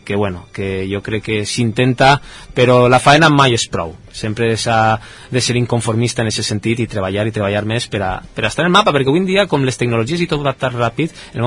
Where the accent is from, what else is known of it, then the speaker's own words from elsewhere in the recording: Oliva, Valencian Community, Spain; nosaltres, els que som d'Oliva, posar més en valor el que tenim